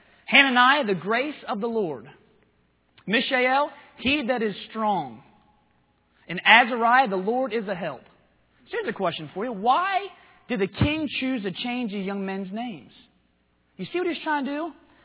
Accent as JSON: {"language": "English", "region": "Maryland", "country": "United States", "said": "Most of y'all know I'm from Maryland."}